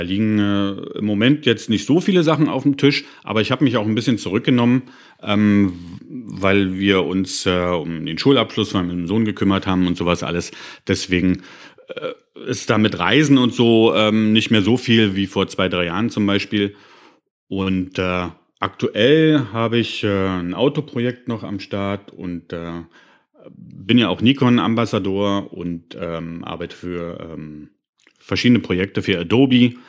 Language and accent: German; Berlin, Germany; ich bin Fotograf aus Berlin. Fotografiere hauptsächlich Berlin natürlich, weil ich hier wohne